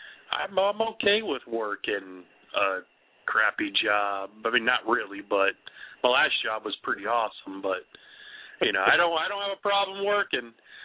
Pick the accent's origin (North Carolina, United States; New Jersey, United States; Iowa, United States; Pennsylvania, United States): North Carolina, United States; accent: North Carolina; My English turns into a Russian accent. My North Carolina accent turns into an Australian accent.